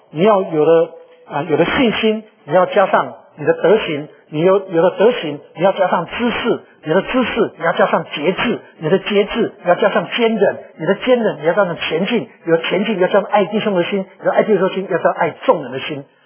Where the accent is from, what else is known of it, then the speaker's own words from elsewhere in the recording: New Jersey, United States; 调在New Jersey，因为那是我的家乡